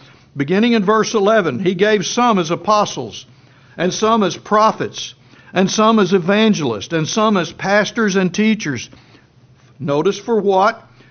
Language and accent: English; Plainview, Texas, United States; or my great use of the English language, which doesn't exist, growing up in Plainview, Texas.